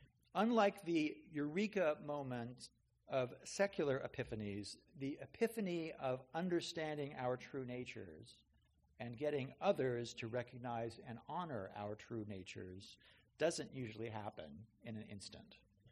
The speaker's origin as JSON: {"language": "English", "town": "Santa Monica", "region": "California", "country": "United States", "tie": "born or raised there", "said": "I was raised in Santa Monica to middle-class parents matters to who I am, that I am white in America"}